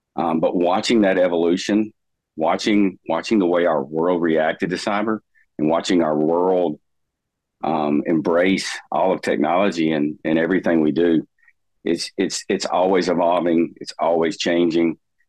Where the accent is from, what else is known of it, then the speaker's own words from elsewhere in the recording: Alabama, United States; growing up in North Alabama, really the sectors in North Alabama for professional career development are defense or critical infrastructure